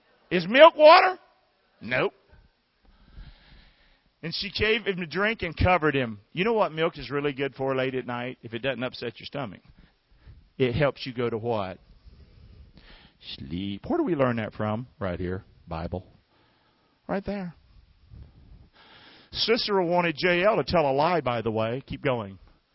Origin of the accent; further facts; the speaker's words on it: the South, United States; I never understood that because I'm from the South and I don't even care about it.